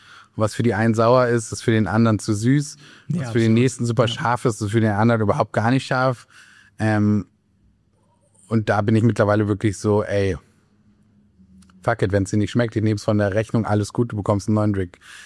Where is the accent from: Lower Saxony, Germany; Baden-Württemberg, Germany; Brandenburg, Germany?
Lower Saxony, Germany; Göttingen; ich komme aus Göttingen.